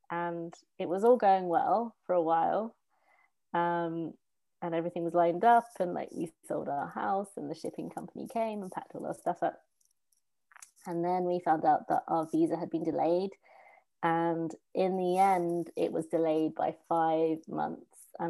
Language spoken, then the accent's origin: English; England, United Kingdom; moved away as an adult; now in New Jersey, United States; I'm from England originally. I moved to New Jersey 3 years ago with my husband, Johnny, and my two children, Henry and Bella, who are now 7 and 4.